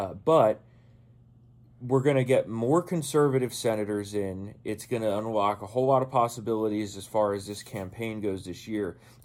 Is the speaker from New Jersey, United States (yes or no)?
yes; New Jersey, United States; Scalia and Alito, both from my hometown in New Jersey.